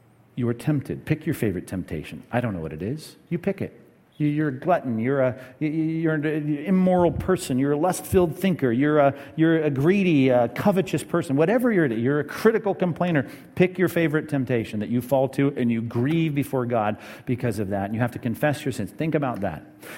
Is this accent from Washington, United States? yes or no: no; Long Beach, California, United States; I grew up in Long Beach in a little one-story little house, tract home.